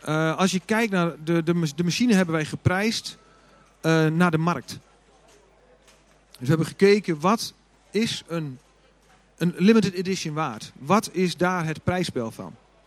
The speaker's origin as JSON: {"language": "Dutch", "town": "Loppersum", "region": "Groningen", "country": "Netherlands", "said": "Ik kom uit Loppersum, aardbevingen, jee."}